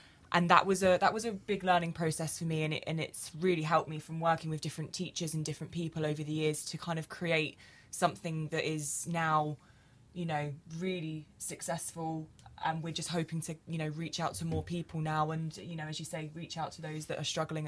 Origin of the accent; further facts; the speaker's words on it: Staines, South East England, United Kingdom; now in Basingstoke, United Kingdom; Yes, so I grew up in Staines. I now live out in Hampshire in Basingstoke.